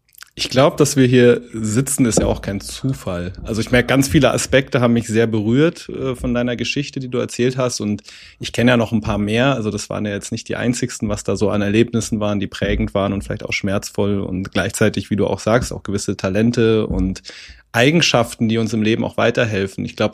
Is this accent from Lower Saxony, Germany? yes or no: no; Reichersbeuern, Bavaria, Germany; also born or lived in Munich; ich bin 1990 geboren in München und wir sind mit meiner Familie, also meiner Vater, Mutter, in einem Ort namens Reichersbeuern aufgewachsen, in einer Doppelhaushälfte.